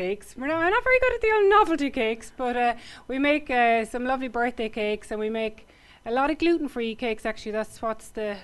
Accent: Cork, Munster, Ireland; I worked in a few different establishments in Cork, because I'm originally from Cork.

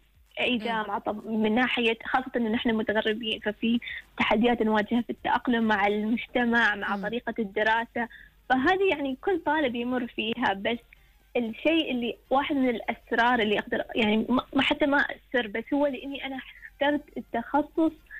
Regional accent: Oman; بس نحن كطلبة عمانيين كنا نحاول إنه دائما نجتمع

